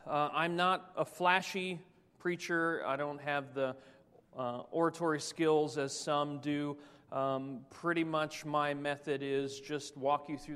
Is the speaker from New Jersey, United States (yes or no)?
yes; New Jersey, United States; hopped on a bus from Philadelphia, which is just outside of where I grew up in South Jersey